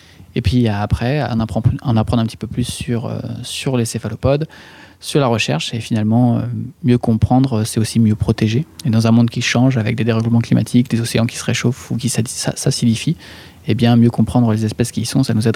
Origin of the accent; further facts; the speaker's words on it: Normandy, France; Moi, je suis normand de base